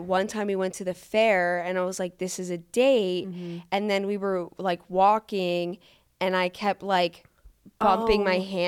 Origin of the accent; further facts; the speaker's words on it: New York, United States; accent: New York; now in Florida, United States; It's my New York accent because I'm actually from New York, but then we moved to Florida.